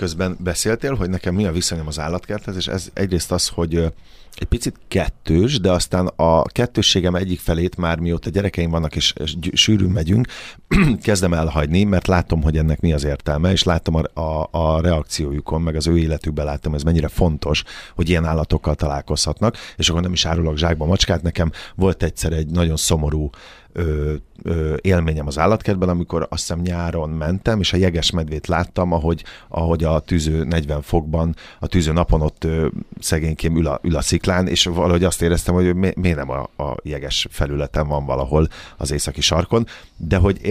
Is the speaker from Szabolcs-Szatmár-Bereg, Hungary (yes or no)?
no; Kaposvár, Somogy, Hungary; mert én kaposvári vagyok